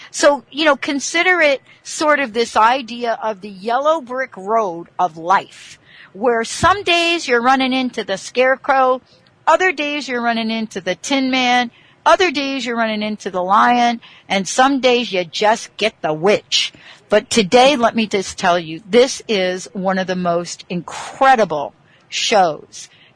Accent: East Coast, United States; I'm from the East Coast. Not sure that I understand what that is.

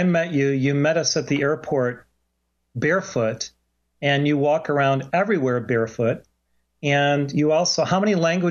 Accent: Chicago, Illinois, United States; Well, I grew up near Chicago, and my dad worked in downtown Chicago in the city. And then we moved to a farm in southern Illinois

